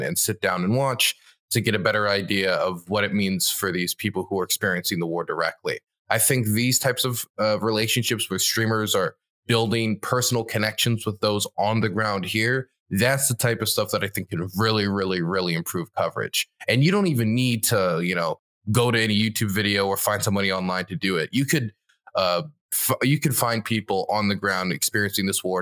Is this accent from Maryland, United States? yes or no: yes; Maryland, United States; because I really love my home state of Maryland. I really hate leaving it for any extended period of time.